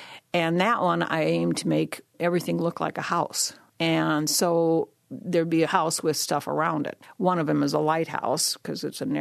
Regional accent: Mount Carmel, Iowa, United States; Well, that one is the depiction of my hometown in Iowa, Mount Carmel, Iowa. And that is a town of 100 people.

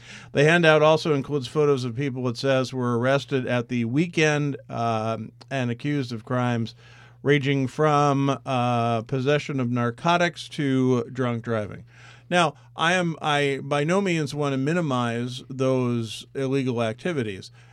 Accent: Washington, District of Columbia, United States; born there; I spent many years in Washington. I was born in Washington, D.C. I love that city very much.

